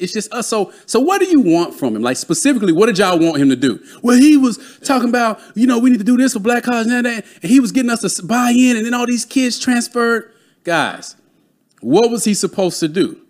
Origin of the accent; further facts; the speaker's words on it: Dallas, Texas, United States; I'm from Dallas.